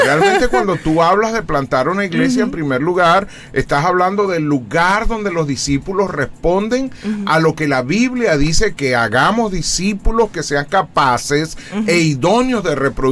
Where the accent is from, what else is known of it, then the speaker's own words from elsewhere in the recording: Venezuela; Llevamos a todos lugares donde vamos, llevamos nuestras empanadas, nuestras arepas, nuestra manera de hablar.